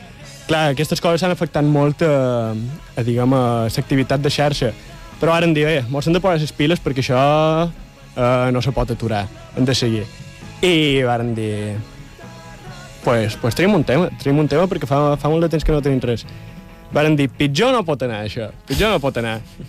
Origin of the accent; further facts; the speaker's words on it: Balearic Islands, Spain; now in Barcelona, Spain; nosaltres som mallorquins, no? Anem a cridar-ho ben fort. Som mallorquins, som de Mallorca